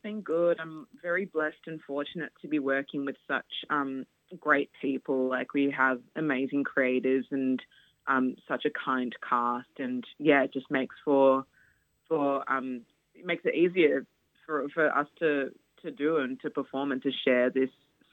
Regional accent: Nigeria; I'm Nigerian, and in a Nigerian household

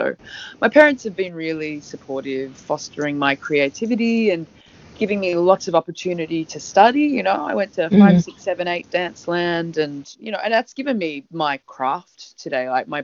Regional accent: Kogarah, New South Wales, Australia; I'm a Sydney person. I grew up on Bidjigal country here in Kogarah, which is like southern Sydney, St George area. And I've always been a Sydney person

